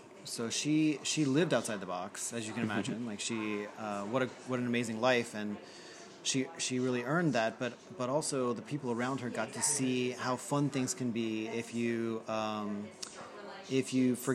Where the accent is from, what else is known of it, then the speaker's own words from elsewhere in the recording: New Orleans, Louisiana, United States; So when I was growing up in Louisiana, I lived in New Orleans